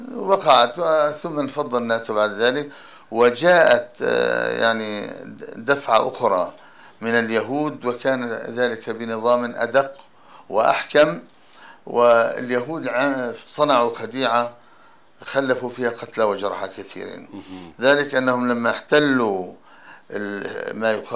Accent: Palestine; وهذه البلدة، بلدتي أنا

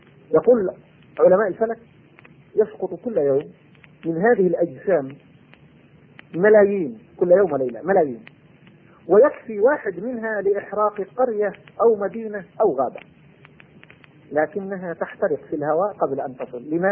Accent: Yemen; أخبرني مهندس من بلادنا اليمن

